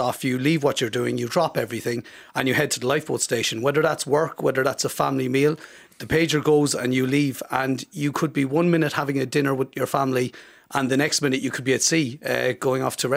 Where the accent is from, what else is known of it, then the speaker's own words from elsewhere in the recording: Monkstown, Munster, Ireland; now in Dun Laoghaire, Ireland; I'm from Cork originally, from Monkstone and Cork, and I moved up in 2012 to Dunleary